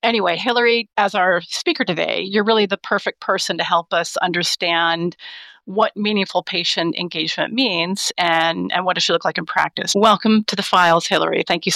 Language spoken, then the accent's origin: English; United States; And then the history, of course, being an American and being there, that was another part of the self-awareness